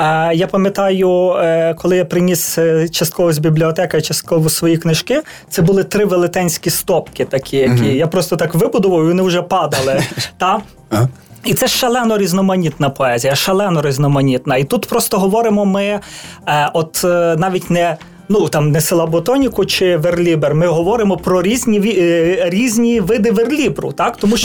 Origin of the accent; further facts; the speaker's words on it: Ivano-Frankivsk Oblast, Ukraine; born there; Я народився в Косівському районі